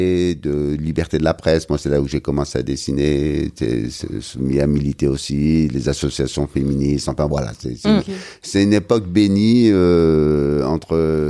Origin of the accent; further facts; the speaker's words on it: Algeria; moved away; Beaucoup de soirées où on est beaucoup d'Algériens, de copains de la même génération, à être arrivés au début des années 90.